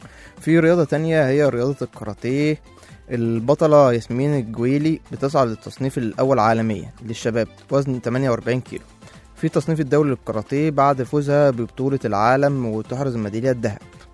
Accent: Egypt; احنا ما شاء الله عندنا في مصر قنوات دلوقتي متخصصة في الرياضة

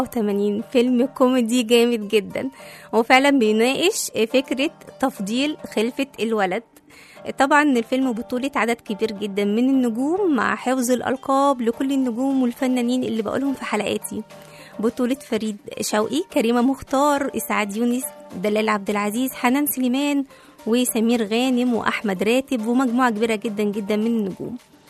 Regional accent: Egypt; وخاصة في الصعيد والأرياف عندنا في مصر

